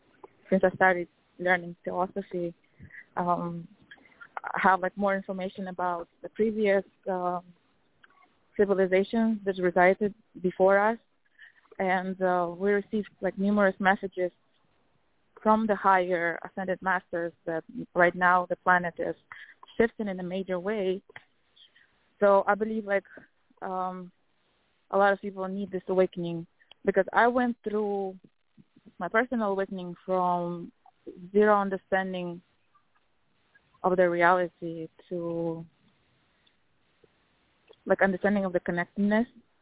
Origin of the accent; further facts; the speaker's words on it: Kazakhstan; and I'm from Kazakhstan.